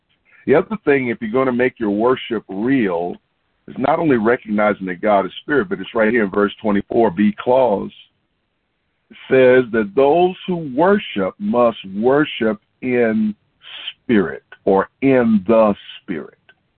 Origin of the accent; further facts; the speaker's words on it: Georgia, United States; Y'all know I'm from Georgia, amen, and so I thought about this morning.